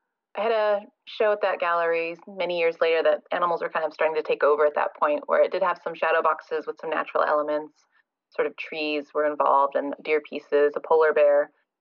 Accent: Idaho, United States; also born or lived in Montana / Portland; I grew up in Idaho and Montana. I was actually born in Portland, but I don't really remember my Oregon years. I was pretty young, but mostly Idaho and Montana, pretty rural areas usually.

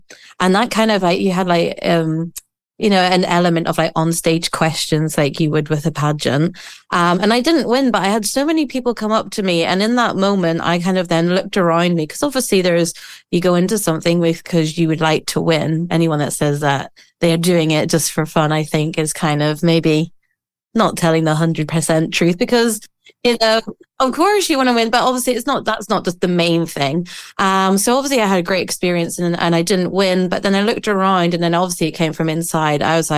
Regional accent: Ireland; But like, you know, I grew up in Ireland, and we have like, obviously you've

